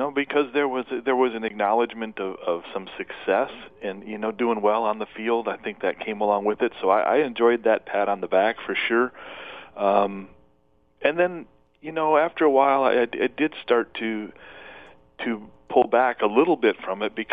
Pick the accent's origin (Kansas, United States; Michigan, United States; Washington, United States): Michigan, United States; Flint; I love to play sports. I grew up in Flint.